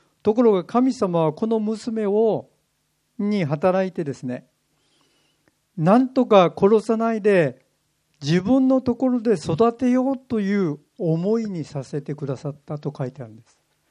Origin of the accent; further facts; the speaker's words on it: Kumamoto, Japan; born there; now in Hokkaido, Japan; もう私は本当は北海道人なんですね。でも私はですね、九州の熊本で生まれましてですね、今もですね、やっぱり私は熊本人だなと思うんですね。